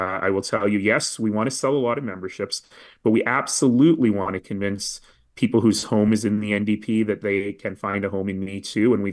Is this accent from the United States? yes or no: no; Calgary, Alberta, Canada; I'm from Northeast Calgary.